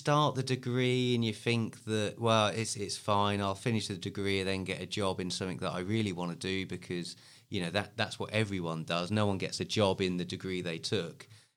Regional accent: Bournemouth, South West England, United Kingdom; So from Bournemouth originally, grew up in Bournemouth, went to Porchester School, which is Harewood Academy now, okay.

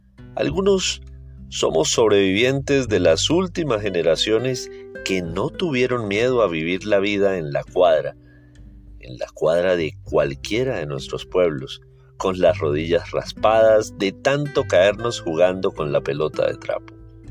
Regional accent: Santander, Colombia; Pero somos finalmente orgullosos santandereanos.

